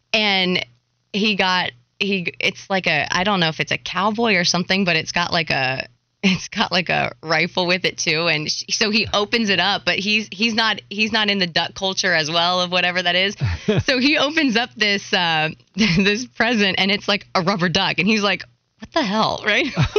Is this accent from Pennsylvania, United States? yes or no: yes; Hershey, Pennsylvania, United States; I'm from Hershey, Pennsylvania, which is a huge hockey town.